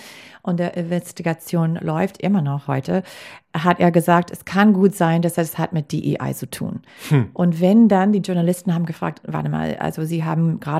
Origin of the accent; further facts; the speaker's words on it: Green Bay, Wisconsin, United States; German is a second language; now in Germany; kommt aus Green Bay, mein Heimatstadt